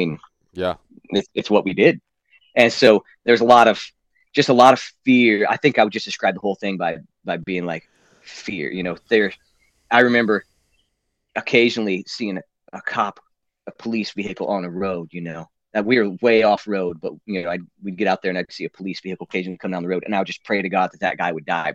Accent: Indiana, United States; But I grew up in Indiana.

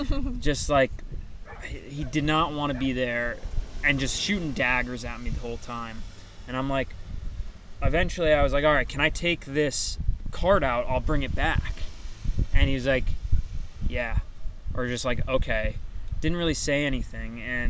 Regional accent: Northeast, United States; But I told him I was from the Northeast where we didn't have rodeos.

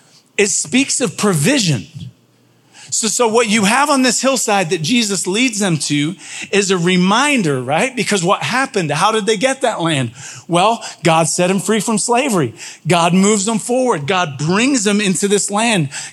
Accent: England, United Kingdom; born there; I was born in England, right?

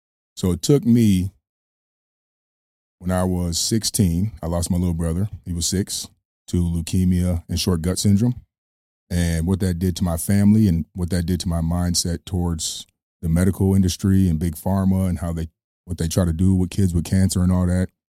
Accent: Minneapolis, Minnesota, United States; moved away as an adult; now in Manhattan, United States; Yeah, well, I'm from Manhattan, born and raised in Minneapolis. Moved to Manhattan 3 years ago, or as I like to say, from the Mini-Apple to the Big Apple.

